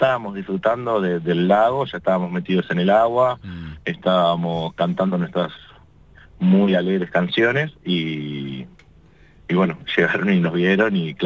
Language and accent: Spanish; Patagonia, Argentina; para los ojos que somos patagónicos